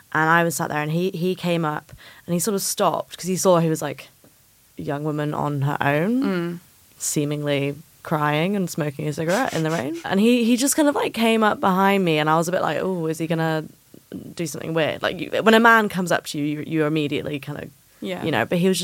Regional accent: Matlock, East Midlands, United Kingdom; And I was in Matlock, my hometown, and I went and sat on a bench.

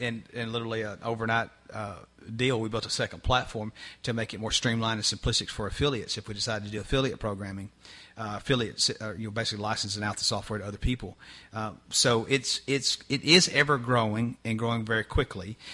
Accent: Tennessee, United States; the state of Tennessee is locked out. And the reason why I'd done that was, one, it was my home state.

